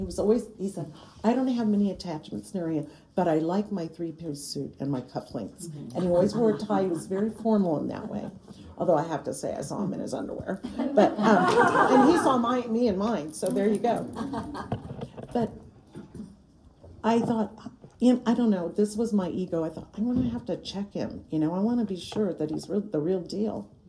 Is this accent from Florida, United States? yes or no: yes; Florida, United States; You know, I'm from South Florida, and it's always like we're swimming in the air